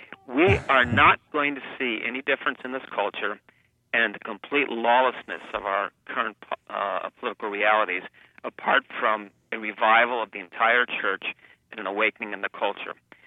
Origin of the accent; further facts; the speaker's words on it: Connecticut, United States; So what I've done is from my home state, Connecticut, and then nationally